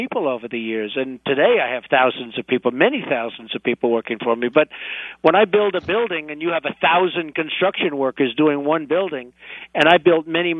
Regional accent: United States; born there; On top of it, I was born in America.

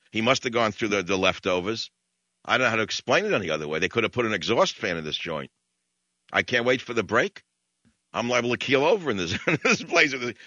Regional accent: Queens, New York, United States; they were all significantly, astonishingly attractive to a kid from Queens, New York.

